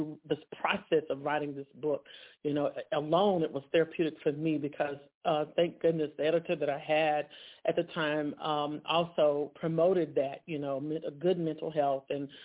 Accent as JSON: {"language": "English", "town": "Light Oak", "region": "North Carolina", "country": "United States", "tie": "born or raised there", "also_born_or_lived": "Charlotte, United States", "said": "I was born and raised in Light Oak community and also Charlotte area. Those areas are precious to me."}